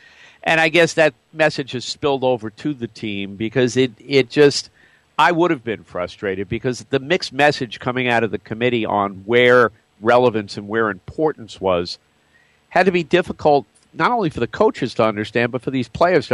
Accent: New York, United States; I have to say it, as a New Yorker, I'm not a real big fan of Philadelphia as a general rule

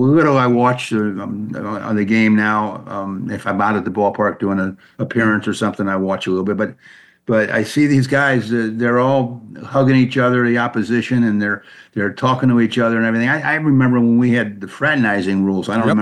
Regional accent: St. Louis, Missouri, United States; But my favorite player was Stan the Man Musial growing up in St. Louis

